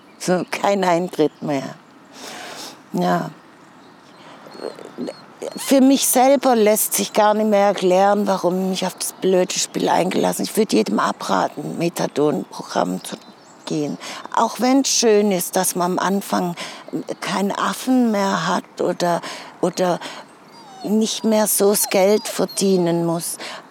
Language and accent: German; Stuttgart, Baden-Württemberg, Germany; born there; ich bin in Stuttgart geboren, habe aber witzigerweise einen italienischen Ausweis und kriege auch keinen deutschen.